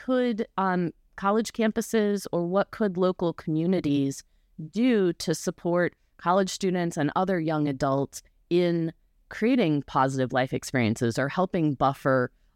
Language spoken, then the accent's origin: English; Indiana, United States; born there; I was born in Indiana